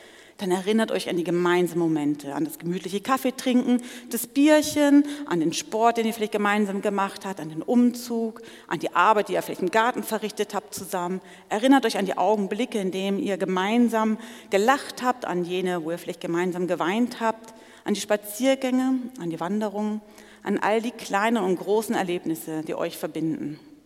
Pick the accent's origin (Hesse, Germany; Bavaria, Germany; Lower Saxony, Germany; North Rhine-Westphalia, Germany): Lower Saxony, Germany; Celle; now in Switzerland; ich komme nicht aus der Schweiz ursprünglich, das stimmt. Ich komme aus Celle, das ist im Norden von Deutschland, aber ich lebe schon viel länger in der Schweiz als sonst wo.